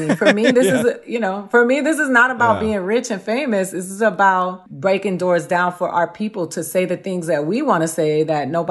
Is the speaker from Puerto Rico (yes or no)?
yes; Puerto Rico; I come from Puerto Rico. I come from Taínos.